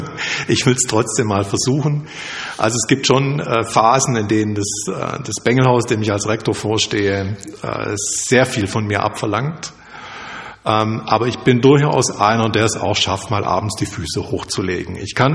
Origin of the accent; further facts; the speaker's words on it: Ulm, Baden-Württemberg, Germany; also born or lived in Stuttgart; now in Tübingen, Germany; Ich bin geboren in Stuttgart, ich bin aufgewachsen im Raum Ulm, habe auch wieder eine Zeit lang dann wieder in Stuttgart gelebt, dann jetzt wieder Tübingen, war Pfarrer in Darmstadt in der Nähe von Böblingen. Also das Württembergische zieht sich durch.